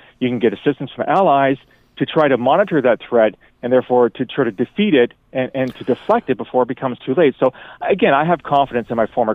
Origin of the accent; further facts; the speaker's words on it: Canada; You know, again, the people that, you know, being Canadian, Ted, we always apologize, right?